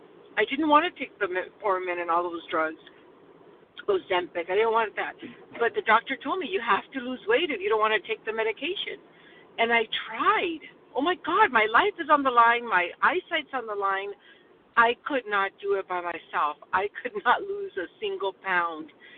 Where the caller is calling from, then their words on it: California, United States; I'm calling from California